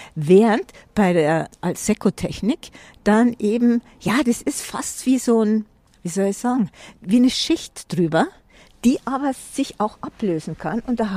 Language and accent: German; Mittenwald, Bavaria, Germany; Ich bin ja hier aufgewachsen. Es ist meine Heimat, das sind meine Wurzeln.